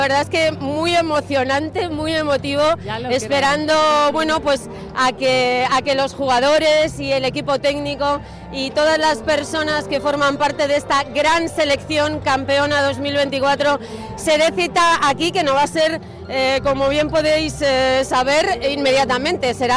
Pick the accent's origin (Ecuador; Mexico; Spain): Spain; hoy somos todos españoles